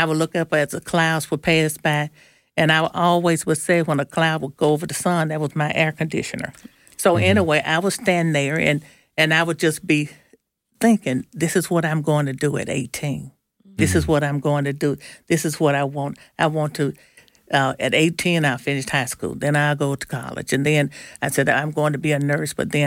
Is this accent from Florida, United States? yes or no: no; Nelleton, Mississippi, United States; I'm from Nelleton, Mississippi